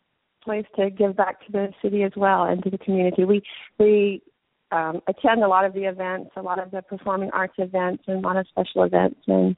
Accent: California, United States; I grew up here in California and I spent a lot of time here, so I'm trying to find my niche here in the South Bay. I've lived down here since 2009

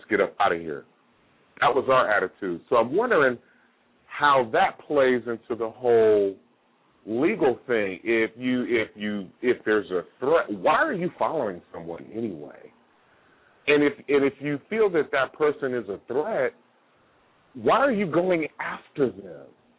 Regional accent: Oakland, California, United States; now in Georgia, United States; I'm living in Georgia. I'm from Oakland, California. Very rough town.

